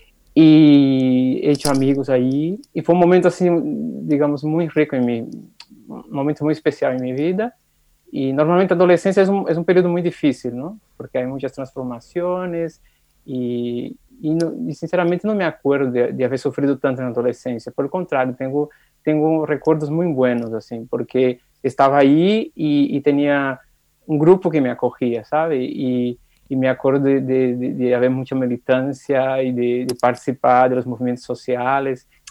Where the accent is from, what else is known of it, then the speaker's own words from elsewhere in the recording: Northeast Brazil, Brazil; Spanish is a second language; tenemos también una región que es casi desértica, digamos, ¿no? Es semiárido, que es de donde vengo, y se llama en portugués sertão